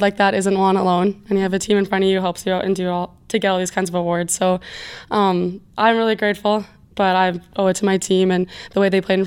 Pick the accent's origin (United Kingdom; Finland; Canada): Canada; Steinbach, Manitoba; also born or lived in Lonsdale / The Pas / Stonewall; now in Bemidji, United States; I grew up in Steinbeck, moved to Lonsdale, Manitoba, then the Paw, Manitoba, then back to Stonewall, and now Bemidji.